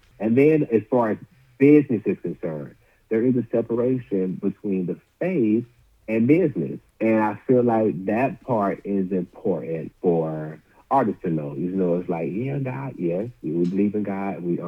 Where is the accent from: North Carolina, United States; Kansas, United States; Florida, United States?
Florida, United States; Orlando; we're doing two stops, two cities, my hometown of Orlando, and we'll be doing Atlanta.